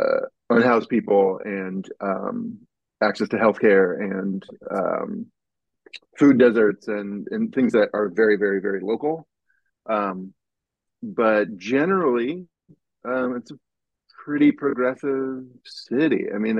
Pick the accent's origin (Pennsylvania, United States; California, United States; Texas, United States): California, United States; I'm from California in the Pacific Northwest.